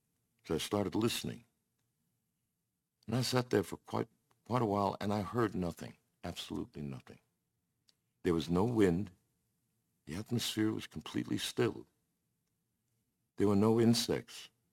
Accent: Brooklyn, New York, United States; I grew up in Brooklyn, New York. It was in a city that never sleeps, and that's an accurate statement.

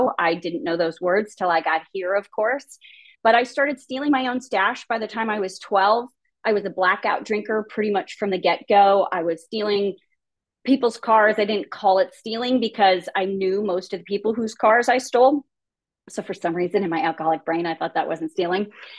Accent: Los Angeles, California, United States; I grew up in Los Angeles in a fantastically alcoholic home, a fantastically violent home.

